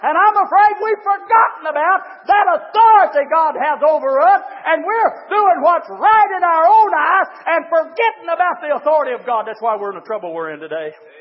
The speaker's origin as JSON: {"language": "English", "region": "the South", "country": "United States", "said": "I would say something, but it'd make some of y'all mad. I'm from the South."}